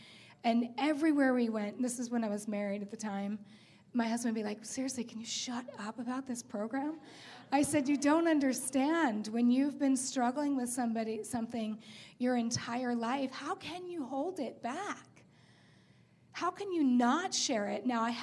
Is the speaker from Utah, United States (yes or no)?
yes; Utah, United States; I'm a beautiful daughter of God. I'm from Utah and started this program on February 23rd, 2009.